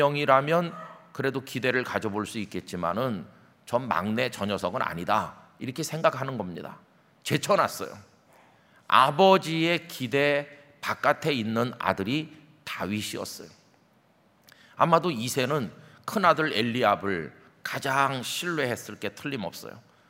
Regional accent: Seoul, South Korea; born there; 저는 서울에서 태어나서 영락교회를 6살까지 다녔습니다. 영락교회 담장 근처 어디선가 제가 태어난 것 같아요. 제 본적지가 중구 충무로 2가 16번지인데

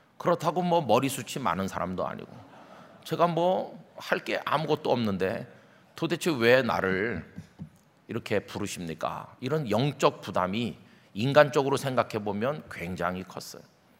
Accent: Seoul, South Korea; born there; 저는 서울에서 태어나서 영락교회를 6살까지 다녔습니다. 영락교회 담장 근처 어디선가 제가 태어난 것 같아요. 제 본적지가 중구 충무로 2가 16번지인데

